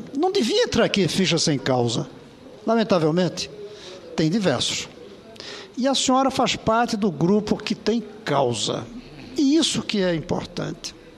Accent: Brazil; Eu sentirei muito como brasileiro, como senador

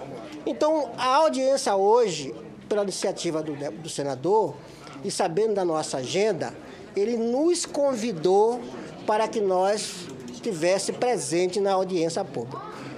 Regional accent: Maranhão, Brazil; sou do estado do Maranhão, sou do Quilombo Frechal

